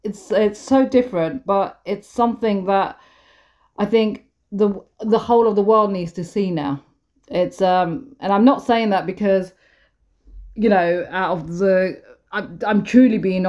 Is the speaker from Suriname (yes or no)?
no; London, United Kingdom; you're from India and I'm from London.